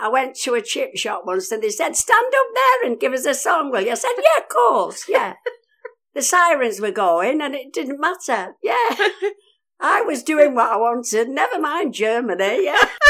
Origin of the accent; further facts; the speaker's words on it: Stockport, North West England, United Kingdom; I come from Stockport near Manchester.